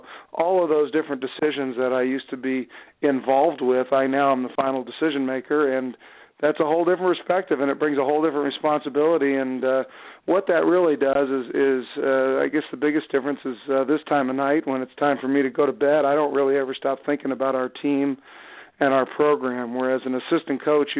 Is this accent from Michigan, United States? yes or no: no; Los Angeles, California, United States; now in Idaho, United States; I'm from Los Angeles originally, and So really enjoying my time here so far in Idaho.